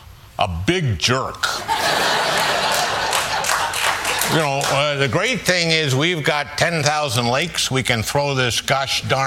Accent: Minnesota, United States; Okay, let's kick things off with my home state of Minnesota

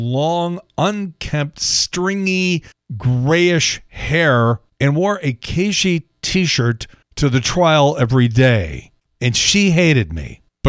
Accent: Chicago, Illinois, United States; Things are tough in Chicago. My hometown has fallen upon hard times.

